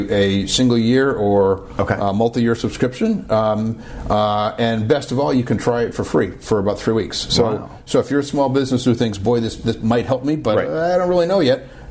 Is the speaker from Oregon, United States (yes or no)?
no; Boston, Massachusetts, United States; I'm from Boston.